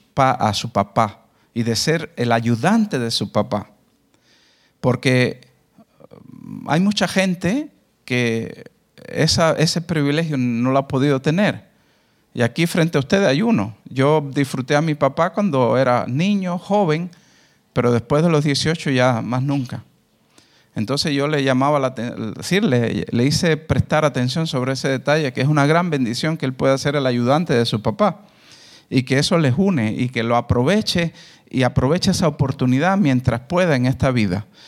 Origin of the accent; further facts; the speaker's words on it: Cuba; moved away as an adult; also born or lived in Russia; ya yo a mi edad, llegando a los 54 años casi, sí valoro. Yo salí muy joven de Cuba, yo nací en Cuba, salí muy joven, con 18 años, me fui a estudiar a Rusia, viví por allá casi como 10 años, después me vine acá, llevo más de 25 años viviendo acá.